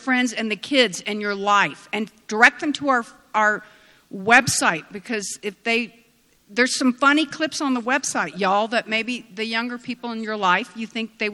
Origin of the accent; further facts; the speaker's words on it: Texas, United States; I realize no self-respecting Texan could come to Colorado and talk about Molly Ivins without wearing a pair of cowboy boots.